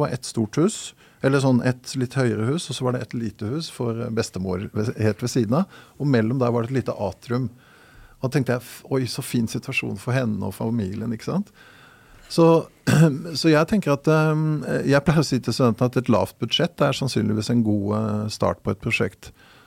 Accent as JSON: {"language": "Norwegian", "town": "Asker", "region": "Akershus", "country": "Norway", "tie": "born or raised there", "said": "ved siden av huset jeg vokste opp i Asker"}